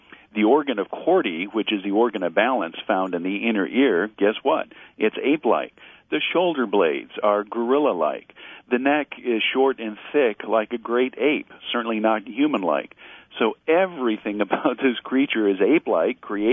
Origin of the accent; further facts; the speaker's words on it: Chicago, Illinois, United States; thank you for reading from my hometown newspaper, the Chicago Tribune.